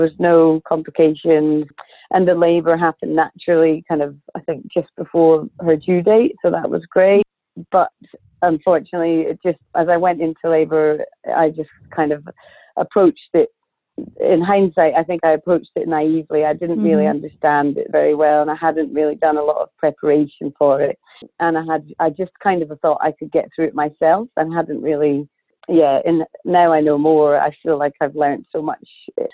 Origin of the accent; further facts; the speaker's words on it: Scotland, United Kingdom; moved away as an adult; now in Sydney, Australia; So I'm originally from Scotland. I now live in Sydney. I've been here for just over 7 years.